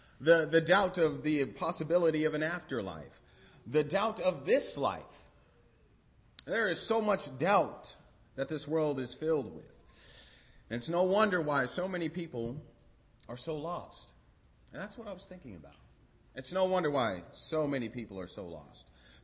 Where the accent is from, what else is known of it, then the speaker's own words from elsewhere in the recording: Denver, Colorado, United States; also born or lived in Tampa, Florida; now in Madison, United States; I am actually from Denver, Colorado. I moved to Tampa, Florida around 7 years ago and then went to Florida College for about 5 years